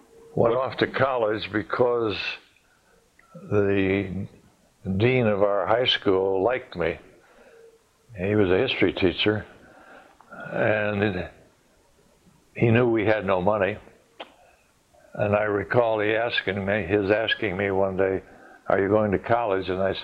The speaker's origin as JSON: {"language": "English", "town": "Kenosha", "region": "Wisconsin", "country": "United States", "tie": "born there", "said": "I was born in Wisconsin, Kenosha, Wisconsin."}